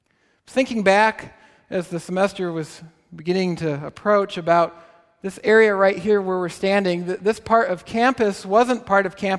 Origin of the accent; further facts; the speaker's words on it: St. Charles, United States; But growing up in St. Charles, I remember always thinking they looked kind of interesting.